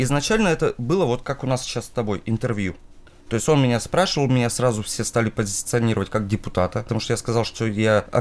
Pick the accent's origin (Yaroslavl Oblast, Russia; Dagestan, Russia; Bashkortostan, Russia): Yaroslavl Oblast, Russia; Yaroslavl; Ну, сам я из Ярославля.